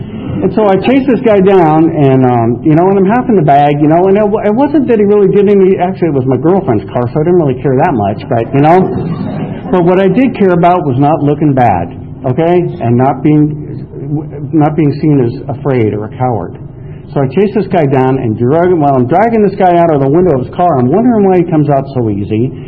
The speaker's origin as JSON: {"language": "English", "region": "California", "country": "United States", "said": "You know, and we're both from Marin County."}